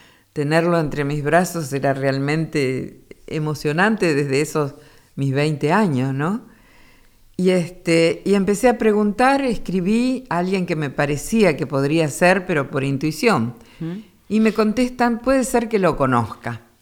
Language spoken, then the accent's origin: Spanish; San Jaime, Entre Ríos, Argentina; Bien, y después seguí de Curuzú hacia San Jaime, mi pueblo donde crecí, porque mis padres estaban instalados en San Jaime